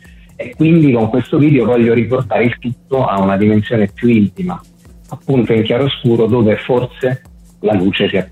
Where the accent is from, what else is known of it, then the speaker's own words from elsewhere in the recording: Abruzzo, Italy; Sì, abbiamo girato lungo la costa dei Trabocchi, io sono abruzzese